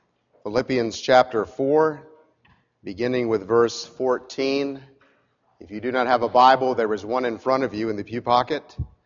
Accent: United States; We want to amass goods. Part of being an American, but unfortunately it goes against the grain.

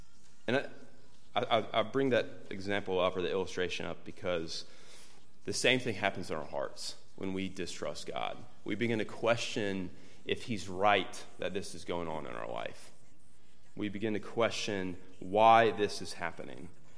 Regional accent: North Carolina, United States; Growing up in North Carolina, basketball is the main sport there, unlike maybe football being the main sport here.

